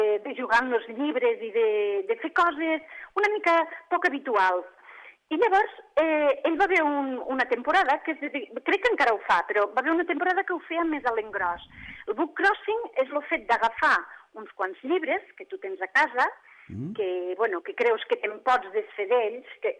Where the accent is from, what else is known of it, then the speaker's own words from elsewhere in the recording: Catalonia, Spain; jo soc catalana